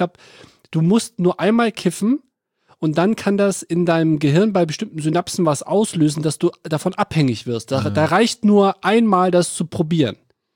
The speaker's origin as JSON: {"language": "German", "region": "North Rhine-Westphalia", "country": "Germany", "tie": "born or raised there", "said": "ich bin ja am Niederrhein aufgewachsen, so ungefähr 10 Kilometer vor der niederländischen Grenze Venlo."}